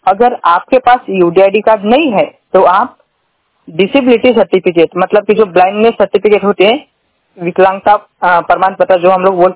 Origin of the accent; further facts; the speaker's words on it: Maharashtra, India; और मैं महाराष्ट्र से हूँ।